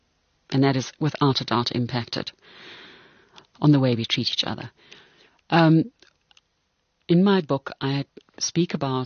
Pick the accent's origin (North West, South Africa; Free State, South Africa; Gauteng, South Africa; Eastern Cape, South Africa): North West, South Africa; Brits; growing up in Brits all those years ago was this undercurrent of Afrikaner violence